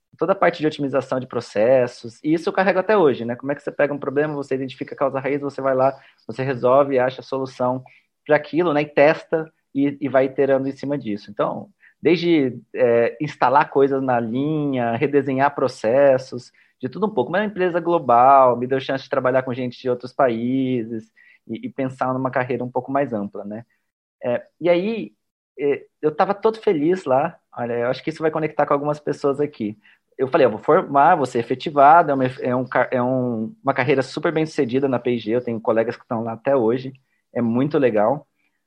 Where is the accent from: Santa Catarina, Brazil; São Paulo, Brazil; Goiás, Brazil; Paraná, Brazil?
Goiás, Brazil; also born or lived in Mato Grosso; eu sou de Goiás, então eu sou da roça, criado no interior do Brasil, Goiás, Mato Grosso.